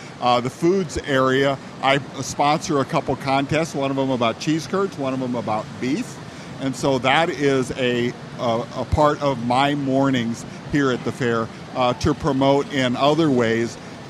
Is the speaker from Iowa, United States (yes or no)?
yes; Walcott, Iowa, United States; The farm that I grew up on is near Walcott.